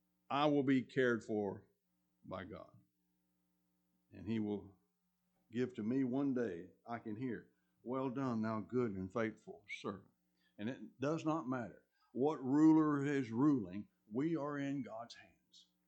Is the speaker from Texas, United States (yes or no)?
yes; Texas, United States; to be born here and live in Texas. And there's some rough parts of Texas, but I enjoy the fact of being a Texan.